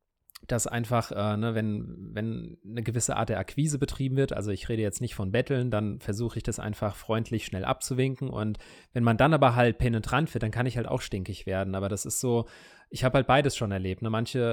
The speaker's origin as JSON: {"language": "German", "town": "Frankfurt", "region": "Hesse", "country": "Germany", "tie": "born or raised there", "said": "ich meine, ich bin in Frankfurt groß geworden"}